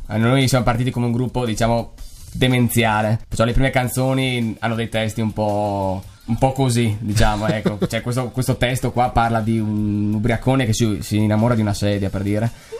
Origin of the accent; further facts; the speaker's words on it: Verona, Veneto, Italy; noi siamo da Verona, zona lacustre, perciò zona ovest.